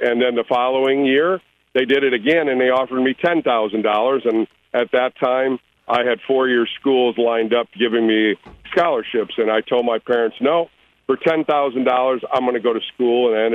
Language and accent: English; Toledo, Ohio, United States; born or raised there